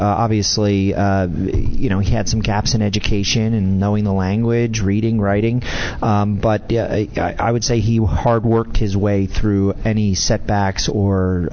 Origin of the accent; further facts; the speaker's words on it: New Jersey, United States; Northern New Jersey.